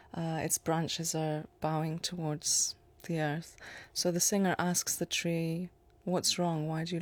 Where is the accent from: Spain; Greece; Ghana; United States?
Greece; I'm from Greece, yeah.